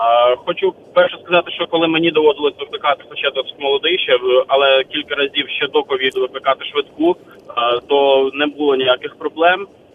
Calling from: Kyiv, Ukraine; я з Києва.

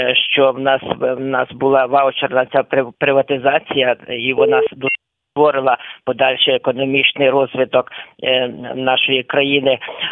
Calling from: Rivne, Rivne Oblast, Ukraine; з Рівного.

